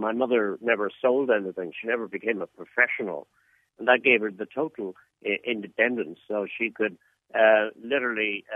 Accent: County Mayo, Ireland; She had this beautiful house where I was raised in Bearshill Lodge, County Mayo

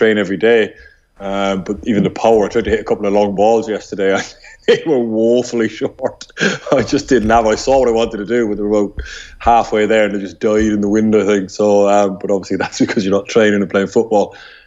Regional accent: Ireland; But just when you referred to me as an Irish international there, I thought, Jesus, if I was playing against Portugal tomorrow.

